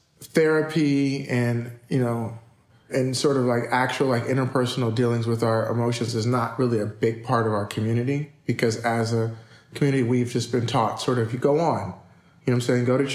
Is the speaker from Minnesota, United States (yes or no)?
no; Inglewood, California, United States; also born or lived in Pacoima; I was born in Pacoima, California, moved to Inglewood